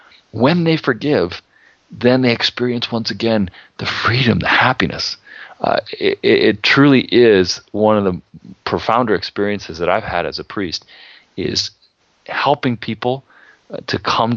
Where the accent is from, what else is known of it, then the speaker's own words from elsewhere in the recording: Iowa, United States; I know this because I grew up in Iowa around pig farms.